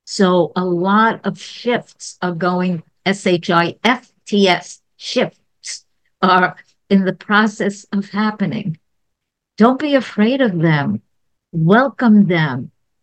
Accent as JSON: {"language": "English", "region": "New York", "country": "United States", "said": "I am from New York originally."}